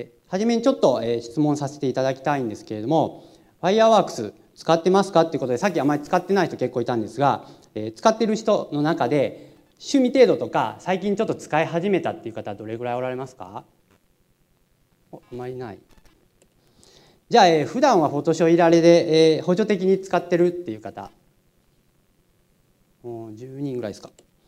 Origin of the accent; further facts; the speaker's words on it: Tottori, Japan; 先ほど申しましたように、今日は鳥取から参りました。